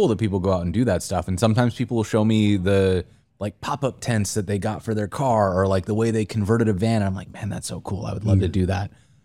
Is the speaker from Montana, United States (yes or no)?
yes; Montana, United States; I grew up in Montana. My dad used to make me go camping